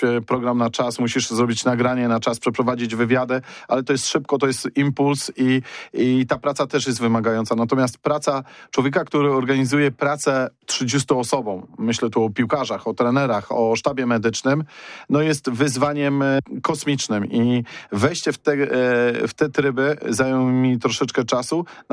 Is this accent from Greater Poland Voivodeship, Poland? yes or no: yes; Poznań, Greater Poland Voivodeship, Poland; jestem z Poznania, miałem projekt, że żona i dziecko mieszkały na stałe w Poznaniu